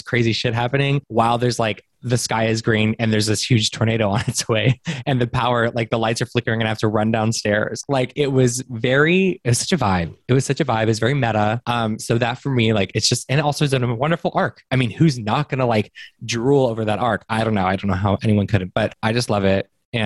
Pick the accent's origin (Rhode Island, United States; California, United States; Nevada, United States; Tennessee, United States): California, United States; San Diego; And I'm from San Diego, so I don't do that. I don't do tornadoes.